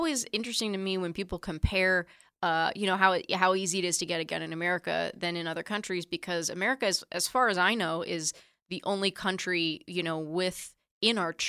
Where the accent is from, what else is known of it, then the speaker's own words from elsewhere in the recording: California, United States; Like I'm from California, you know, like